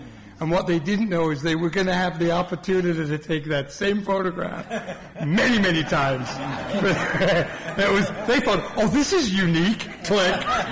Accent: Las Vegas, Nevada, United States; I'm an alcoholic. I'm from Las Vegas, Nevada, sober since July 17th of 1996.

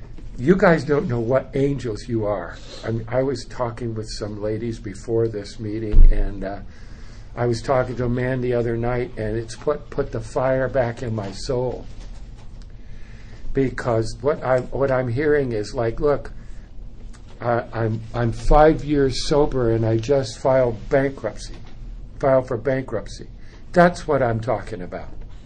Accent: Italy; also born or lived in Europe; I grew up in Europe, so we would get our presents, our Christmas presents, from the United States. My parents would arrange for it to come over. And so we're in Italy, and I'm 5 years old.

